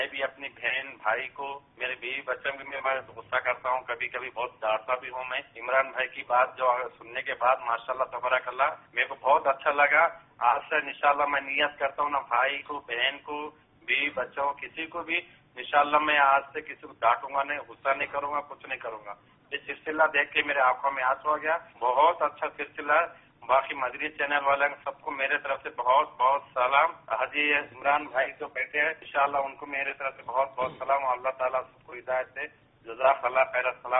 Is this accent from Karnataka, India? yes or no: no; Mumbai, Maharashtra, India; now in Saudi Arabia; سعودی عربیہ سے بول رہا ہوں. میں انڈیا کا بمبئی کا رہنے والا ہوں.